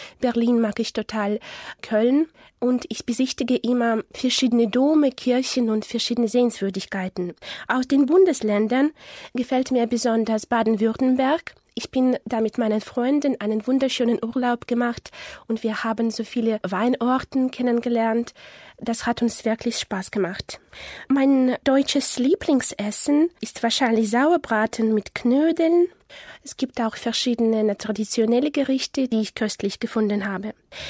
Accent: Murmansk, Murmansk Oblast, Russia; German is a second language; Ich komme aus Russland, aus der Stadt Murmansk. Das ist die Stadt auf der Kola-Halbinsel, hinter dem Polarkreis. Ich bin im Jahre 1985 geboren.

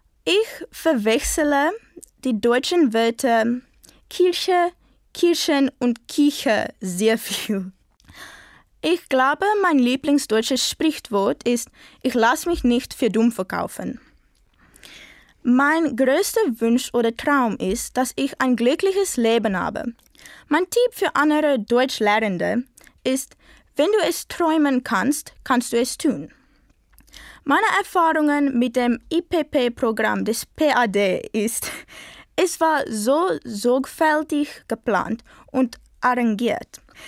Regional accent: South Africa; German is a second language; ich komme aus Südafrika. Ich bin in das Jahr 2002 geboren. Ich lerne Deutsch

